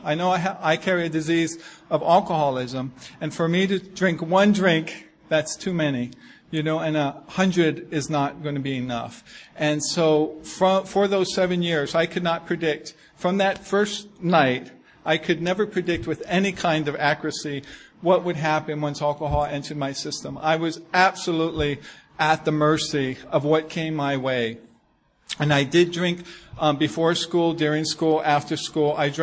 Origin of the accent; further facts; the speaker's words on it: Hawaii, United States; I'm a local boy. I grew up here in Hawaii. My father grew up here.